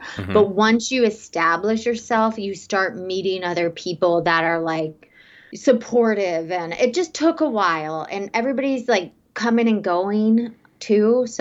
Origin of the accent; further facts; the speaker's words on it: Atlanta, Georgia, United States; also born or lived in Houston, Texas; So I am actually from Houston, Texas. I was born in Texas, but I was raised in Hot Atlanta, Georgia.